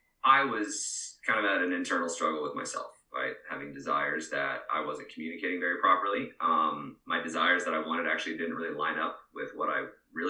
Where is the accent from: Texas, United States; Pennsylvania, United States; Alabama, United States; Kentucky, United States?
Texas, United States; I'm from Texas. I love snow.